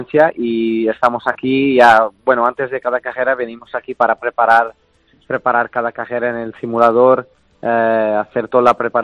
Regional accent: Cascais, Lisbon, Portugal; Spanish is a second language; de Cascais toda mi vida y la verdad es que es un sitio muy lindo para vivir y un afortunado por poder estar ahí porque es casi como... un sitio de vacaciones para mucha gente, pero yo tuve la suerte de nacer ahí y de crecer ahí

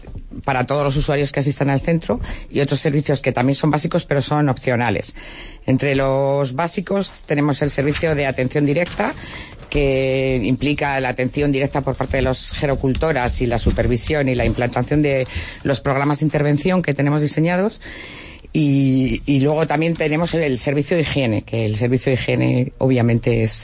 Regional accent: Salamanca, Castile and León, Spain; now in Palencia, Spain; Sí, soy de Salmantina, sí. Llevo muchos años aquí ya, pero soy salmantina.

